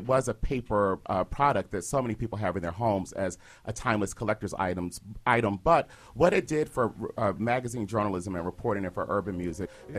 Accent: North Carolina, United States; I'm a Southerner from North Carolina.

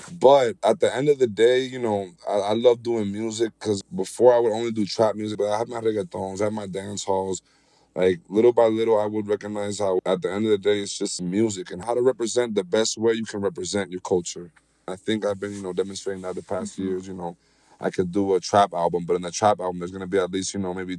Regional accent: Puerto Rico; anytime I get a chance to go to Macao, my hometown, to just touch down in Puerto Rico, I'm going to take that chance because that's home for me.

